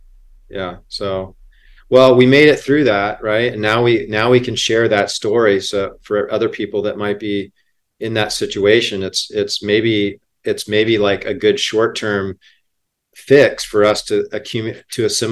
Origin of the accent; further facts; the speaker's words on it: Hawaii, United States; I grew up in Hawaii.